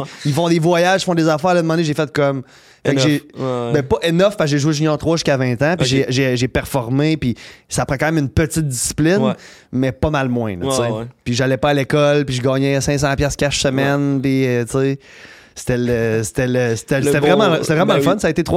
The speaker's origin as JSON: {"language": "French", "town": "Quebec City", "region": "Quebec", "country": "Canada", "said": "Ouais, même si je viens de Québec"}